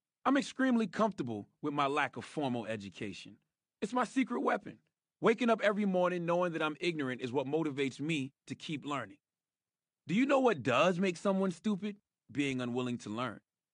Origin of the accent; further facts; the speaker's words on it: South Carolina, United States; I'm from South Carolina, where not too many people go around identifying themselves as Afro-Latinas